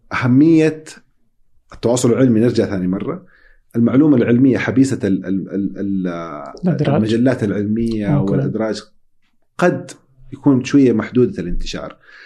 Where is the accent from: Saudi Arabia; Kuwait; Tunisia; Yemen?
Saudi Arabia; هل هي موجودة عندنا في السعودية